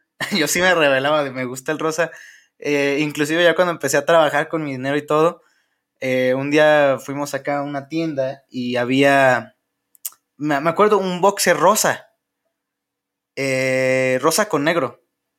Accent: Hidalgo, Mexico; soy de Hidalgo. Y fíjate que en Hidalgo está un poco más tradicional el asunto de, pues de eso, de varón, mujer

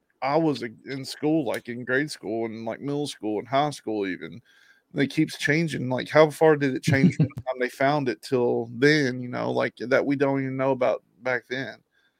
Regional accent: Lakeview, Kentucky, United States; I'm from Lakeview, Kentucky. I recognize one when I see it.

